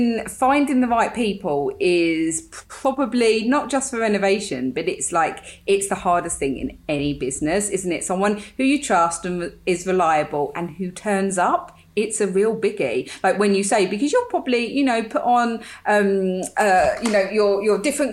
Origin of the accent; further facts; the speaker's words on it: England, United Kingdom; now in France; England will always be our home. We're British. But France very much feels like being home.